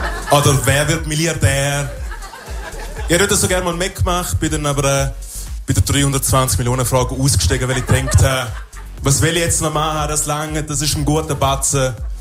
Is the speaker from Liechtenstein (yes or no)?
yes; Liechtenstein; weil dort, wo ich herkomme, ist das Fernsehen wirklich sehr schlecht. Das Liechtensteiner Fernsehen ist nicht gut